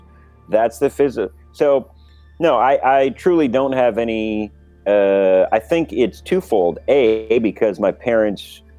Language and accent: English; Wisconsin, United States; downtown Milwaukee, where we're both from Wisconsin.